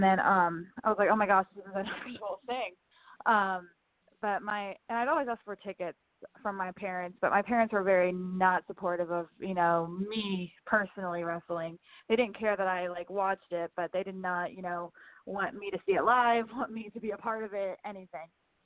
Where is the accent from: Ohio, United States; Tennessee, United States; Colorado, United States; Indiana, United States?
Ohio, United States; Cincinnati; And I'm from Cincinnati. I live in Cincinnati.